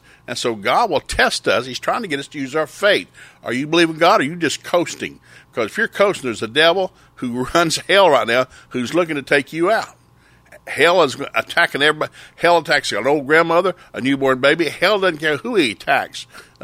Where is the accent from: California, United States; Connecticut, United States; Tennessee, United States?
Tennessee, United States; When I grew up in East Tennessee, you had to graduate with a C average.